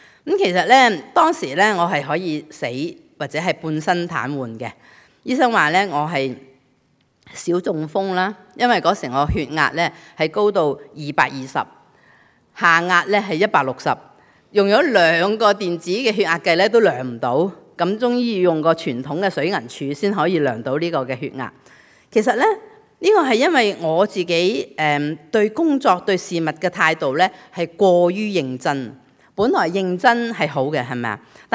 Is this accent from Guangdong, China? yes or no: yes; Guangdong, China; accent: Cantonese; 我们广东话呢很传神，就说什么头耷耷眼湿湿